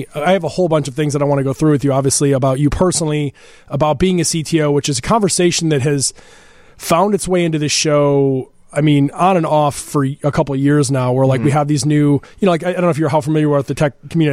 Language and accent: English; Glen Ellyn, Illinois, United States; Okay, so I'm Glen Ellen, so I'm a suburban child who claims Chicago as well.